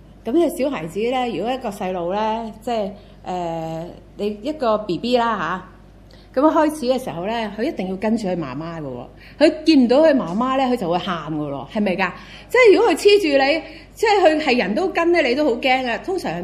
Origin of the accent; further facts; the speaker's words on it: China; 你用筷子，我哋中國人用筷子食啦